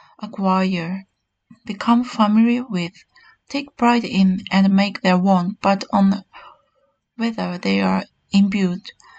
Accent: Japan; I was born in Japan, went to school in Japan, was exposed to Japanese culture, spent time with Japanese friends, and grew up with Korean parents.

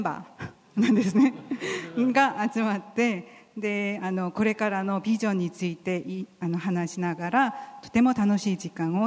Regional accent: South Korea; Japanese is a second language; これが韓国の、私の実家の前のレストランの前なんですけれども、

